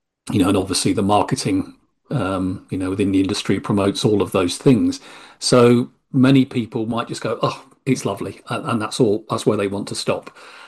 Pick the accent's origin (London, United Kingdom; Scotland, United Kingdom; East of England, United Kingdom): East of England, United Kingdom; I'm a Norfolk person myself. I was born and bred, long family lineage from northwest Norfolk.